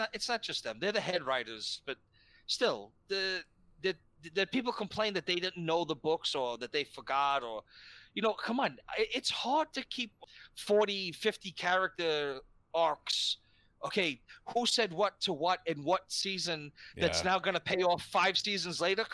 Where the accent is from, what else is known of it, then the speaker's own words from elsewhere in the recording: New York, United States; That gives me as a New Yorker, a very weird